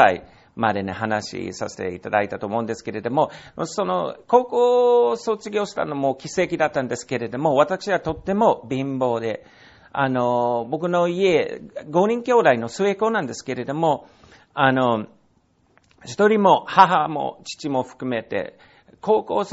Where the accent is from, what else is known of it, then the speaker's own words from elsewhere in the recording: Alabama, United States; Japanese is a second language; now in Osaka, Japan; 私の実家、アラバマ州、その田舎、から来たっていう話をしていて、実は先週、私のこの田舎から、何人か、6名、5名ですか ?5 名、大阪に来てくれました。